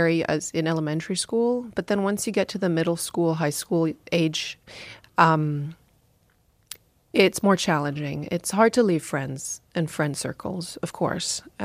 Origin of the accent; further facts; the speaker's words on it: Veneto, Italy; moved away; By the way, a girl who finds out I'm from Italy goes, oh my God, that's Romeo and Juliet.